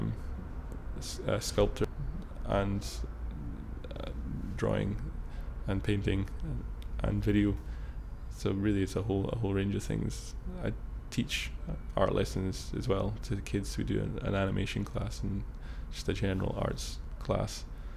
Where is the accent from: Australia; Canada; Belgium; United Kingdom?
United Kingdom; Scotland; I'm 23 years old and I'm from Perthshire in Scotland.